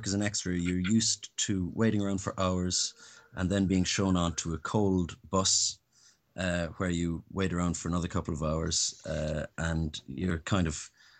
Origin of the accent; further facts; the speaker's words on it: Ireland; also born or lived in Canary Islands; now in United Kingdom; When I was growing up in Ireland, I didn't have BBC